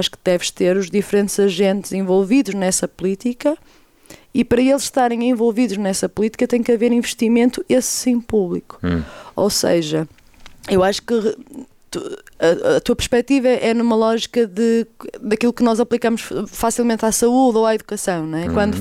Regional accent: Lousada, Porto, Portugal; Eu, por exemplo, na minha terra natal, em Lousada

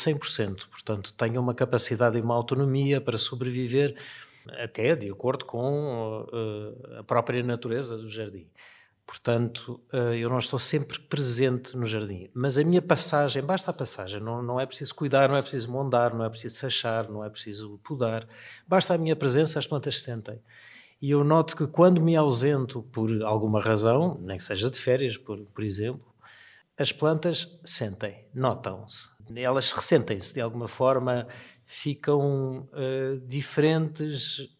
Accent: Lisbon, Portugal; Nasci em Lisboa, nasci na freguesia de Arroios. Ainda hoje vivo em Arroios.

